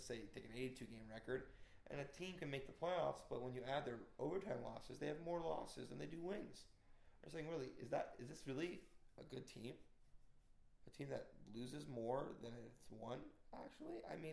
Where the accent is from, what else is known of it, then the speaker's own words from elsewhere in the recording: Montreal, Quebec, Canada; I am from Canada, Montreal.